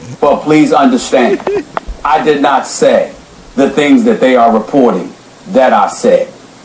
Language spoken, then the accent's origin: English; New York, United States; I'm a New Yorker. I speak very, very fastly, and sometimes my words are misconstrued